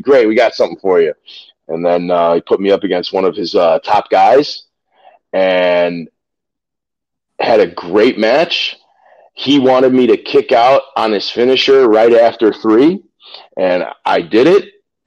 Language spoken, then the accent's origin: English; Chicago, Illinois, United States; I'm the guy from Chicago that is supposed to have a tryout match today.